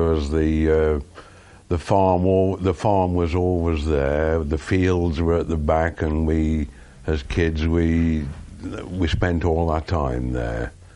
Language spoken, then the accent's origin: English; Ruddington, East Midlands, United Kingdom; born there; I was born in Ruddington, near Nottingham, on the 4th of August, 1922.